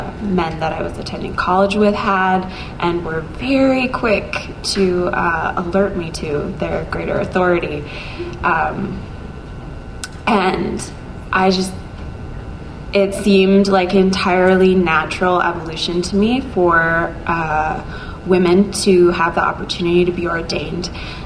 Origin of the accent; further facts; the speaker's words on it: Minnesota, United States; moved away as an adult; now in Boston, United States; I live in Boston with my husband and my baby, who just turned one last week. And I grew up in Minnesota in an LDS family, and I moved out to Boston a decade ago to go to Wellesley College.